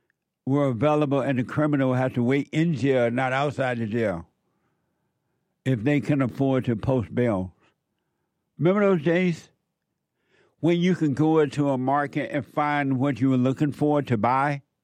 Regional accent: Alabama, United States; And so I grew up in Alabama there on the plantation.

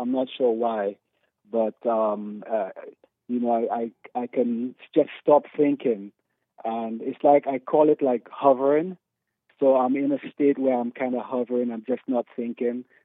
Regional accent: St. Lucia; That's where I'm from. I'm from St. Lucia

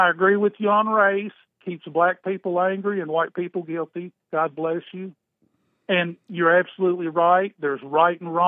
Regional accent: Kentucky, United States; And I'm just to let you know, I'm born and raised in Kentucky.

